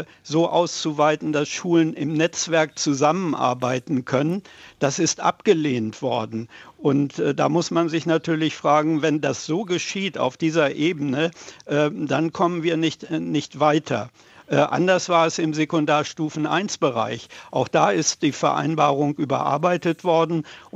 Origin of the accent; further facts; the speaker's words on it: Schleswig-Holstein, Germany; Und ich komme ja aus Schleswig-Holstein